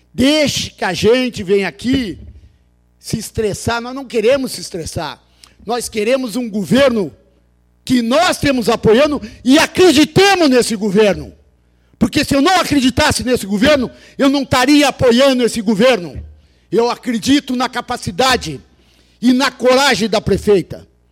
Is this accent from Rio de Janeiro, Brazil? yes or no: no; São José do Norte, Rio Grande do Sul, Brazil; Que a comunidade que eu amo, aonde eu me criei, aonde eu perdi o umbigo. E gosto dessa terra.